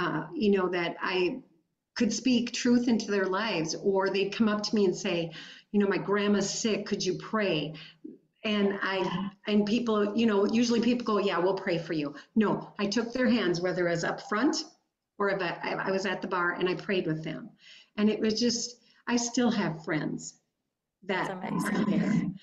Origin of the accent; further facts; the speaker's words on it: Minnesota, United States; also born or lived in Ohio / Wisconsin; now in North Dakota, United States; No, I was raised in Minnesota and lived there till, let's see. Gosh, my second year that we got married, we moved to Ohio for a year, and then we moved back to Wisconsin